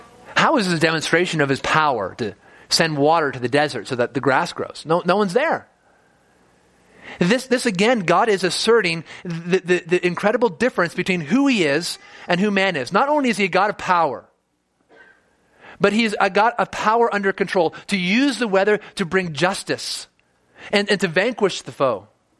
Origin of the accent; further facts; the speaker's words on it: Ontario, Canada; now in Calgary, Canada; I grew up in Ontario, so I knew a little bit about snow